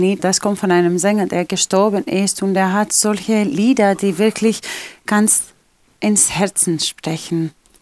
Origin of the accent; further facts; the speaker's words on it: Greece; German is a second language; now in Germany; die sind immer begeistert für meine Schrift, wo ich herkomme